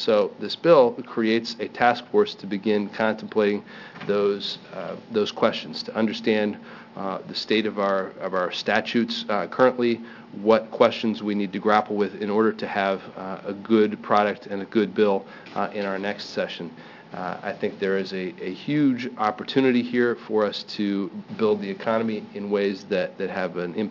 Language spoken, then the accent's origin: English; Beaverton, Oregon, United States; from Beaverton.